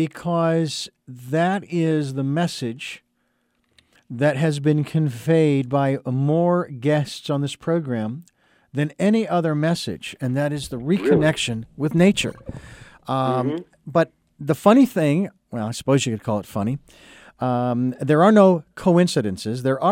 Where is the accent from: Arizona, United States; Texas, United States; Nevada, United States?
Arizona, United States; I mean, I grew up in Arizona. With numerous reservations all over the place.